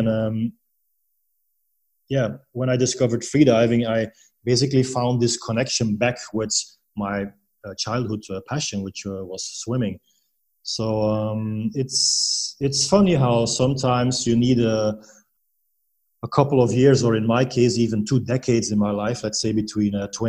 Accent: Belgium; Yeah, so I'm originally from Belgium.

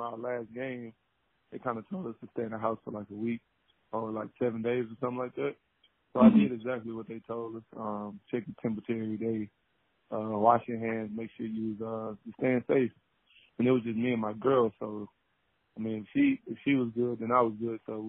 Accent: Houston, Texas, United States; it was a culture shock for me because I was coming from Houston, big city.

